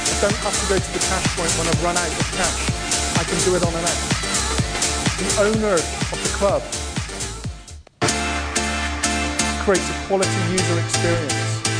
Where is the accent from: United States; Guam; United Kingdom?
United Kingdom; England; I'm English, and I live on the southwest or in a village called North Somerset.